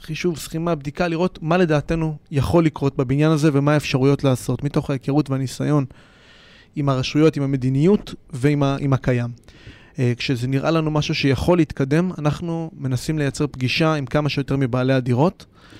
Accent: Ma'ale Shomron, Judea and Samaria Area, Israel; ואלון ואני במקור חברי ילדות גדלנו ביחד בשומרון, במעלה שומרון.

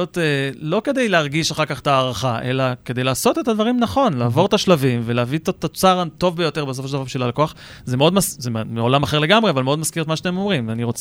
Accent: Rishon LeZion, Central District, Israel; אני בתור ילד שגדל בראשון לציון קניתי אצלם גלידה

